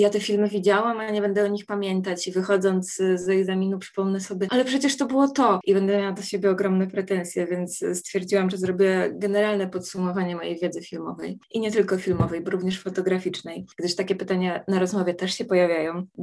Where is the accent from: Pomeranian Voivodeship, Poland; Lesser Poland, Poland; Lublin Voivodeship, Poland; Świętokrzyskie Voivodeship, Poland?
Świętokrzyskie Voivodeship, Poland; Kielce; z mojego rodzinnego miasta Kielc